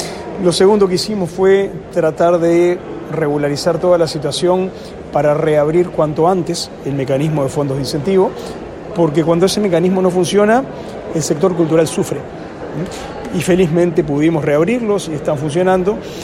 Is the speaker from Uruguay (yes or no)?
yes; Uruguay; lo que somos los uruguayos.